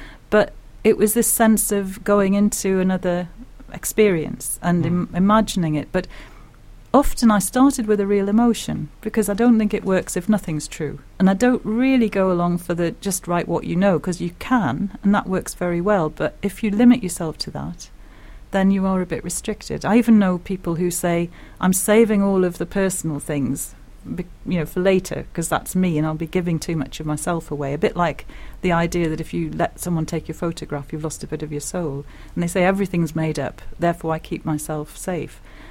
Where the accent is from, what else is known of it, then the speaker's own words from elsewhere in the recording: North East England, United Kingdom; I come from Northumberland